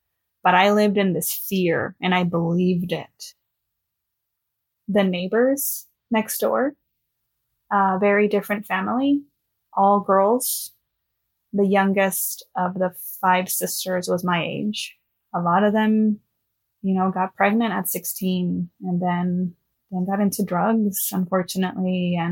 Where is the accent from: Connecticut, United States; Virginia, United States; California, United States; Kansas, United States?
California, United States; Los Angeles; I am from Los Angeles, born and raised. I am first generation Mexican American. My parents are from Durango, Mexico.